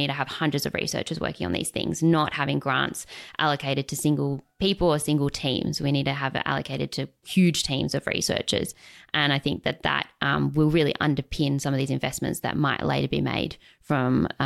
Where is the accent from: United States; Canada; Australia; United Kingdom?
Australia; Adelaide, South Australia; now in Sunshine Coast, Australia; I'm based on the Sunny Coast now, but I'm originally from Adelaide.